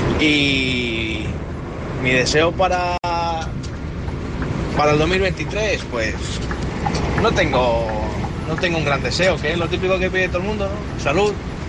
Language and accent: Spanish; Madrid, Community of Madrid, Spain; de Madrid, tengo 25 años, soy camionero.